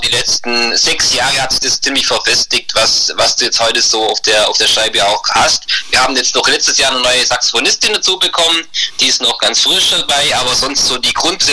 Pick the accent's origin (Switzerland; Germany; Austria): Germany; Baden-Württemberg; Wir kommen eigentlich ziemlich aus dem Süden von Deutschland sozusagen. Aus dem wunderschönen Oberschwaben. Ich würde mal einfach sagen, so 20 Kilometer südlich von Ulm kann man es gut beschreiben.